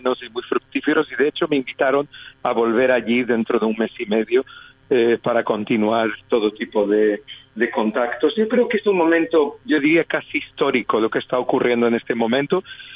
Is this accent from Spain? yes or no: no; Israel; Spanish is a second language; ellos sabían que yo soy israelí, ellos sabían de dónde yo vengo y dónde vivo